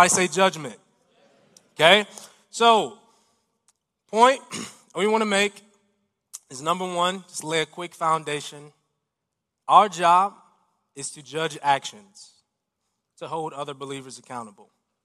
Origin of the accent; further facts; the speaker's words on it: Chicago, Illinois, United States; I grew up in Chicago, born and raised, fun fact.